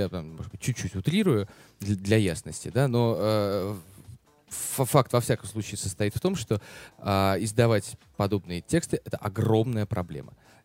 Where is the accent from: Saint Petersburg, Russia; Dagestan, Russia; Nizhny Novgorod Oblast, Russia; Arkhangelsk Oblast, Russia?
Saint Petersburg, Russia; у меня все бабушки блокаду здесь пережили. Я с детства слушал все эти разговоры и рассказы. И, конечно, как любой петербуржец